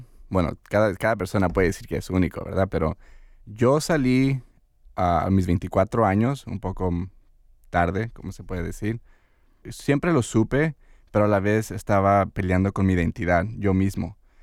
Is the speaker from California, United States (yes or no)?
yes; Los Angeles, California, United States; yo soy gringo nopalero, yo soy hecho en México y nacido aquí en Los Ángeles, California, pero mis papás son de Los Altos de Jalisco.